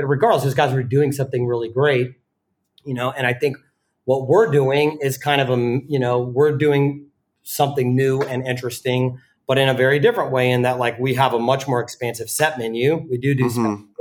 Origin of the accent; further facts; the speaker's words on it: the South, United States; I mean, I grew up in the South. My reference points are like actually Greek Southern diner.